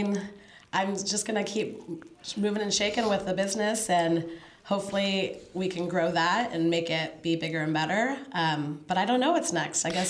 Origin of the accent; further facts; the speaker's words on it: Napa, California, United States; I am born and raised in Napa. Lived here my whole life, minus a little bit for college.